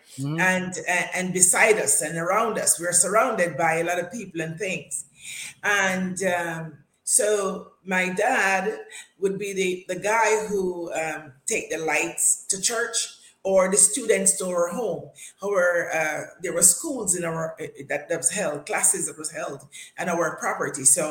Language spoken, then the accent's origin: English; Brownstown, Saint Ann, Jamaica; And we were all born and raised in Brownstown, St. Anne, in a little town, or say up in the country, up in the hills, called Middle Buxton, Brownstown, St. Anne in Jamaica, The beautiful Garden Parish, where we were brought up as from a Christian parent.